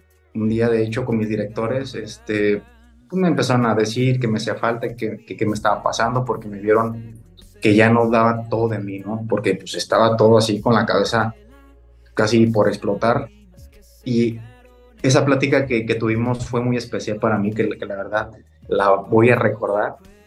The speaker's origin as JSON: {"language": "Spanish", "town": "Lázaro Cárdenas", "region": "Michoacán", "country": "Mexico", "tie": "born there", "said": "mi acta de nacimiento dice de Uruapan, o sea, pero yo en realidad nací en Lázaro Cárdenas, Michoacán."}